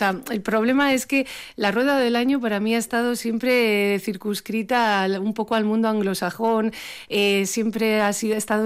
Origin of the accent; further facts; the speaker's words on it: Basque Country, Spain; nosotros como vascos tenemos un bagaje, nuestro idioma, el euskera, nuestras tradiciones